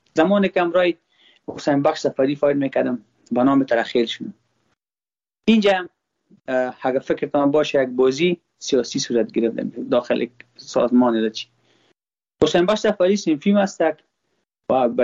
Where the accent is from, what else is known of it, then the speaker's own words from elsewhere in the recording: Afghanistan; من خوش نم ما خود ما افغان هستم